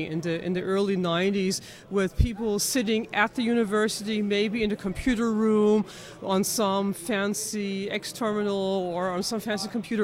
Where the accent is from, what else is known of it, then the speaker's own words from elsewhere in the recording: United States; now in Munich, Germany; I'm an American living in Munich